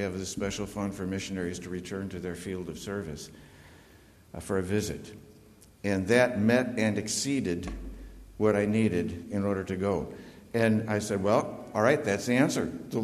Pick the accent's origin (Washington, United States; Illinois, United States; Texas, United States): Illinois, United States; Chicago; I'm not a New Englander. I'm an adapted New Englander. I grew up in Chicago.